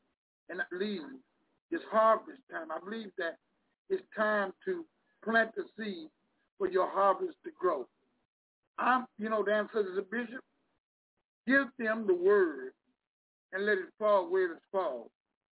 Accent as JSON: {"language": "English", "country": "United States", "tie": "born there", "said": "No, I'm Native American. I was born here in America."}